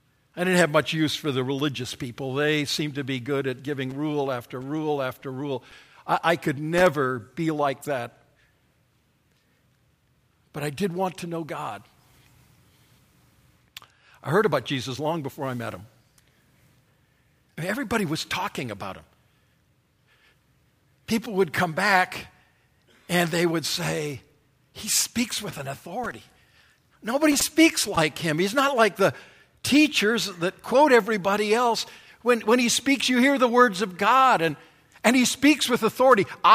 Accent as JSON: {"language": "English", "region": "Northern District", "country": "Israel", "tie": "born or raised there", "said": "We grew up in the Galilee, loved the Galilee. It's open and it's clean."}